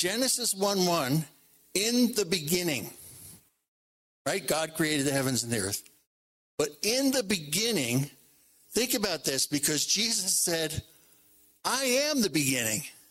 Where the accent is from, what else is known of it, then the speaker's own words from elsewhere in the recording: New Jersey, United States; now in New Mexico, United States; I'm from New Jersey. We live in New Mexico.